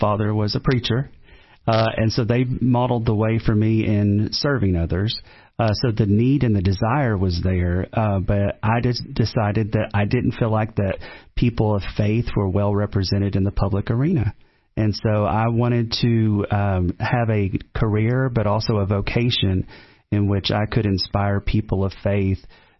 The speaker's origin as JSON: {"language": "English", "town": "Middlesboro", "region": "Kentucky", "country": "United States", "tie": "born or raised there", "said": "So I grew up a preacher's kid, a PK, and my father and mother pastored a church there in Middlesboro, Kentucky, for about 20 years."}